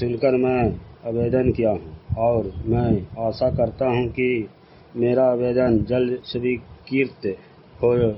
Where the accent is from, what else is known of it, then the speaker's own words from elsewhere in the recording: Manikpur, Bihar, India; ग्राम मानिकपुर, प्रखंड चंडी का निवासी हूँ।